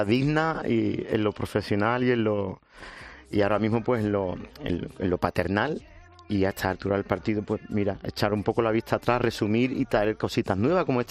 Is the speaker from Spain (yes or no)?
yes; Jerez de la Frontera, Andalusia, Spain; O sea, soy de Jerez, gaditano.